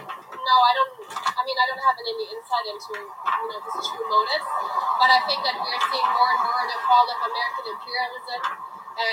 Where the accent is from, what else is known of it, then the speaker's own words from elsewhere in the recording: Berlin, Germany; now in United States; No, I'm actually Turkish. I'm from Berlin.